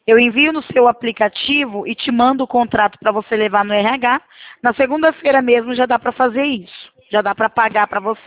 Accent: Presidente Prudente, São Paulo, Brazil; Sou de Presidente Prudente

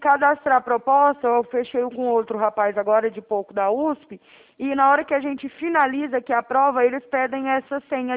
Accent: Araraquara, São Paulo, Brazil; Eu sou aqui de São Paulo também, mas é Araraquara.

